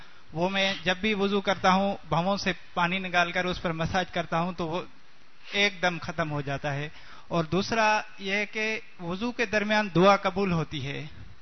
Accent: Kandiaro, Sindh, Pakistan

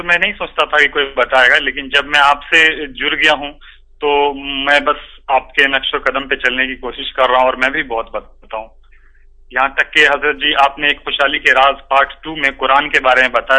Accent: Kamrauli, Bihar, India; میرا گھر انڈیا ہے, بہار میں دربھنگا ڈسٹرکٹ پڑتا ہے, کمرولی گاؤں ہے میرا.

